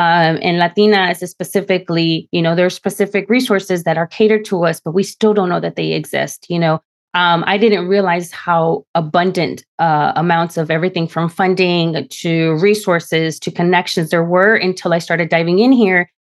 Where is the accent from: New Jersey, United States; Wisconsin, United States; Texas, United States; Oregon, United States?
Texas, United States; also born or lived in Washington, District of Columbia, United States / Dallas-Fort Worth; in the Central Texas area was a little different than what I had seen living in DC, living in the Dallas-Fort Worth area, and also growing up in the Rio Grande Valley.